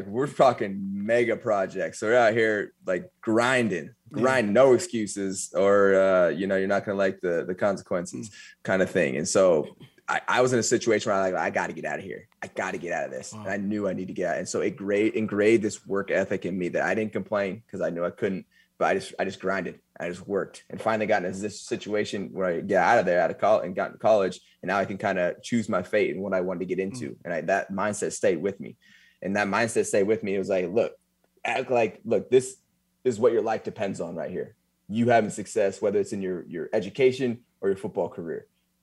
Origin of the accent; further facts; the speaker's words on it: Eaton, Colorado, United States; Eaton, Colorado, tiny town.